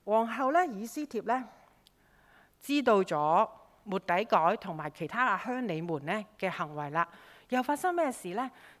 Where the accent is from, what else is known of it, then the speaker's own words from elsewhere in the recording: Hong Kong; 但是我們香港人呢，很多都放在這裡，放在心裡面。